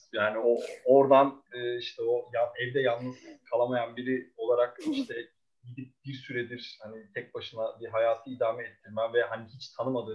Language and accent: Turkish; Ankara, Turkey; ben hani kendi toprağıma işte ne bileyim memleketime işte Ankara'ya işte sosyal çevreme böyle çok bağlı biriyim.